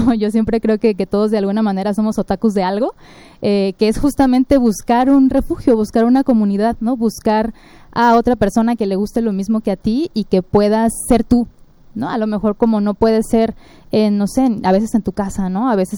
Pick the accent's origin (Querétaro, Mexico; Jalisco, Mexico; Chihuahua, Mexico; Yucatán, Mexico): Jalisco, Mexico; Guadalajara; yo soy de Guadalajara, muy orgullosa también de ser de la UDG, ¿no? Yo estudié prepa en UDG, universidad en UDG